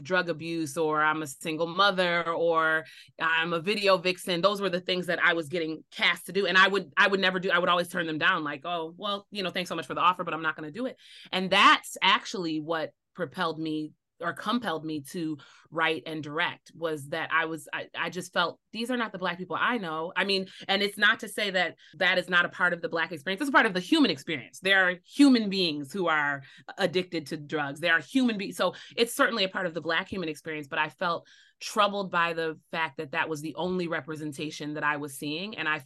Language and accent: English; Tonawanda, New York, United States; I was born and raised in Tonawanda. I was a church kid. I'm still very much a church girl